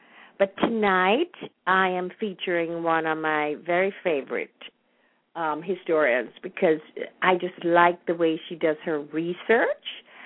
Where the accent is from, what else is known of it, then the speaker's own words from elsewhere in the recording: Jamaica; now in United States; But deep in my heart, I am still a Jamaican. And I left Jamaica before independence. I left in 1959. So I am not too familiar with the new Jamaica.